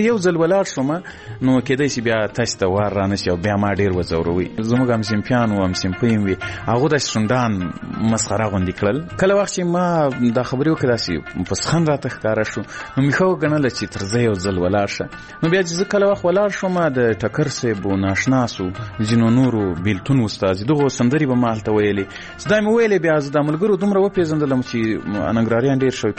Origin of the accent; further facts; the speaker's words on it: Ghazni, Afghanistan; زه له غزنی څخه یو دوه درې کسان وو